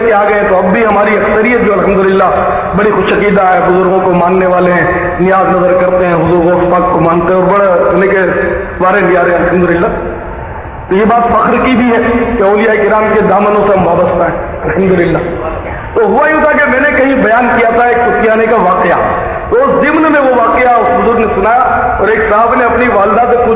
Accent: Karachi, Sindh, Pakistan; born there; آبائی گاؤں کتیانہ ہے, جوناگڑھ سے. چونکہ والدین وغیرہ کتیانہ کے, جیسے ہم کتیانہ کہلاتے ہیں, ویسے میں کراچی میں پیدا ہوا ہوں, البتہ ہم سب ہیں مدینے کے

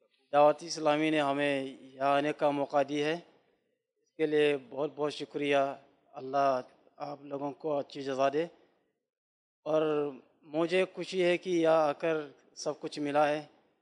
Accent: Kano, Kano State, Nigeria; Urdu is a second language; اور میں کانو نائجیریا سے آیا ہوں

